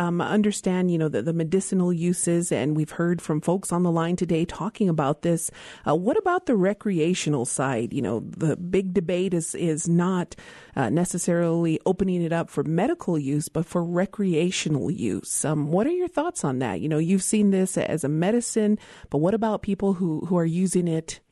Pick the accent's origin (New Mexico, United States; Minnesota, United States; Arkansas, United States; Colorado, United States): New Mexico, United States; Isleta Pueblo; from Isleta Pueblo.